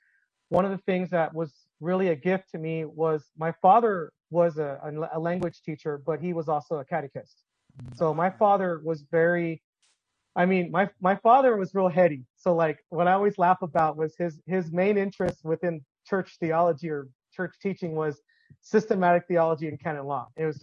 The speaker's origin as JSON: {"language": "English", "town": "Carson", "region": "California", "country": "United States", "tie": "born or raised there", "lives_now": "Tucson, United States", "said": "I live in Tucson, Arizona. Tucson area. I grew up in the Los Angeles area. I grew up in Carson, California."}